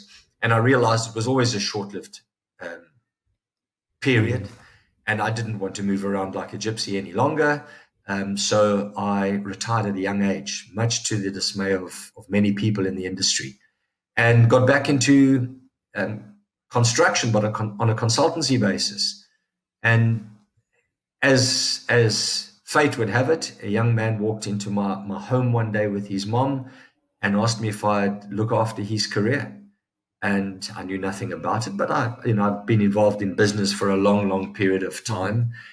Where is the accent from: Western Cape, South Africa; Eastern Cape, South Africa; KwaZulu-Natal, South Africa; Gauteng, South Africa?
KwaZulu-Natal, South Africa; Durban; three offices here in South Africa, which has always been our home base. Durban is my hometown, so that's where the head office is, conveniently.